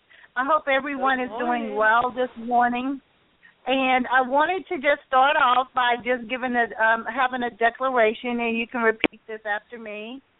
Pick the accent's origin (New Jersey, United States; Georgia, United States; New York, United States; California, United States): Georgia, United States; We are originally from Georgia, and we moved here over 8 years ago.